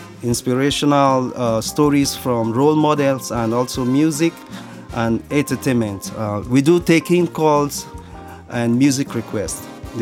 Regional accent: Nigeria; now in Slovenia; I'm from Nigeria. I'm currently living in Slovenia for 10 years now

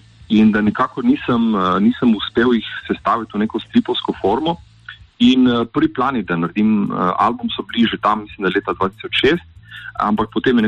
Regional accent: Littoral, Slovenia; moved away; Sam namreč izhajam iz Primorske in sem se leta 1997 preselil na Štajersko

